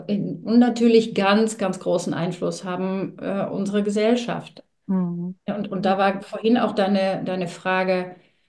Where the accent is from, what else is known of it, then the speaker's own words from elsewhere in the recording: Netherlands; German is a second language; bin ja Niederländerin